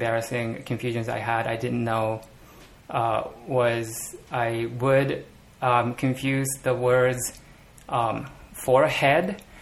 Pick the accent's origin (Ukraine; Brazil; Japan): Japan; English is a second language; I was born and raised in Japan. I went to, you know, public schools